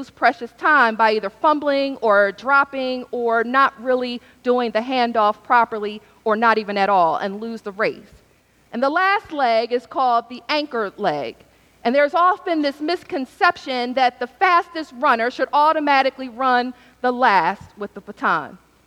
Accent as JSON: {"language": "English", "town": "Philadelphia", "region": "Pennsylvania", "country": "United States", "said": "As you all know, I'm from Philadelphia"}